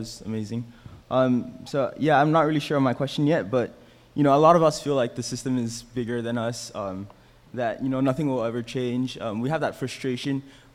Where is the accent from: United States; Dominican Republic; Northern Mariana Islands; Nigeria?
Northern Mariana Islands